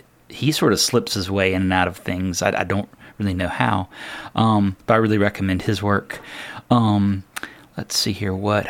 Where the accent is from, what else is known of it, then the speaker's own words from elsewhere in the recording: Simpsonville, South Carolina, United States; accent: Southern; we lived in Simpsonville, South Carolina, which is why my accent is one long vowel. And and it used to be a small town.